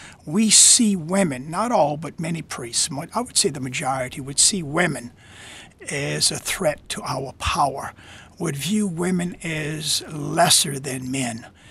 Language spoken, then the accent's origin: English; Louisiana, United States; my experience of many years growing up in Louisiana, 12 years of segregated schools, worshiping in a Catholic church where the last five pews were for the black members.